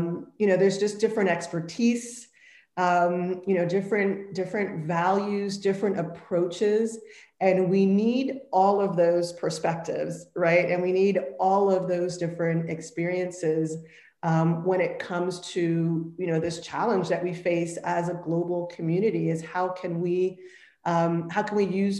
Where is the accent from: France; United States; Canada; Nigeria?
Nigeria; You know, as an African, as a Nigerian, you know, for me, I felt a very strong connection